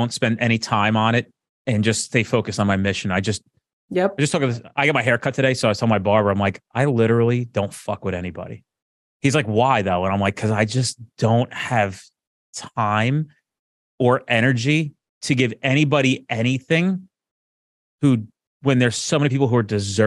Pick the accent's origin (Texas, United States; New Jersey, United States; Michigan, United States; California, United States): New Jersey, United States; I'm from Jersey, so you're not going to get some fluff because I don't need anything from you.